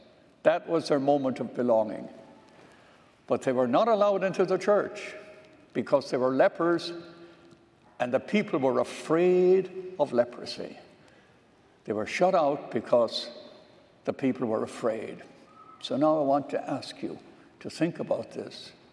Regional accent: Ireland; In the town where I grew up in Ireland, there's a cathedral

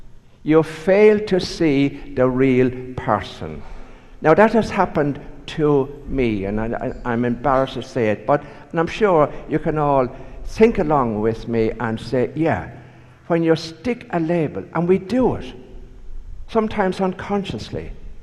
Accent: Ireland; when I was growing up in Ireland, I firmly believed, as did everybody else

